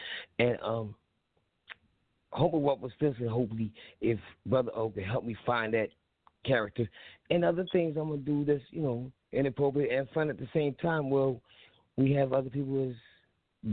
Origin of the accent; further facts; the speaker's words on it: Philadelphia, Pennsylvania, United States; How you doing? Yeah, I'm live and direct. I'm sorry. And I'm from Philly.